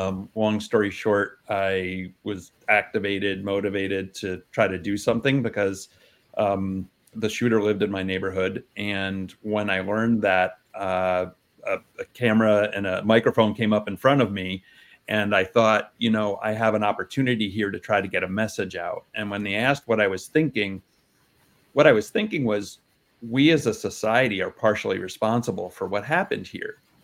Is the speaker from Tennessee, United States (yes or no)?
no; Sandy Hook, Connecticut, United States; I'm from Sandy Hook, Connecticut. That Sandy Hook, Connecticut that you know, we know and have heard about.